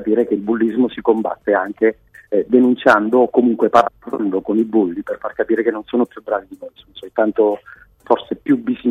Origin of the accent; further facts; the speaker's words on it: Naples, Campania, Italy; io vengo da Napoli dove è un po' più difficile prevaricare